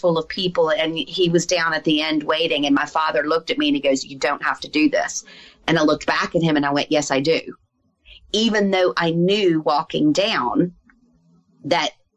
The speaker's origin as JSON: {"language": "English", "region": "the South", "country": "United States", "said": "And so I'm from the South, as you can tell."}